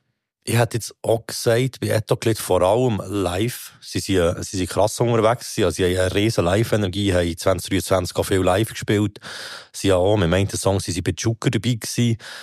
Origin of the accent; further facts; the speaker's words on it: Bern, Switzerland; als Berner